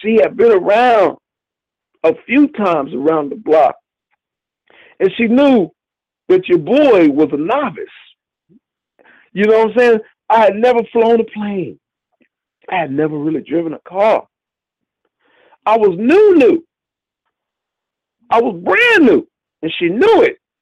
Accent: Riverside, California, United States; She said, oh, that's L.A. I said, no, that's Riverside. I'm from Riverside, i.e., East Side.

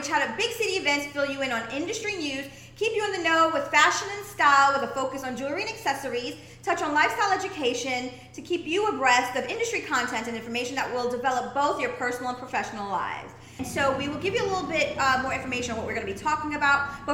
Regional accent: Trinidad & Tobago; No, I'm actually Trinidadian.

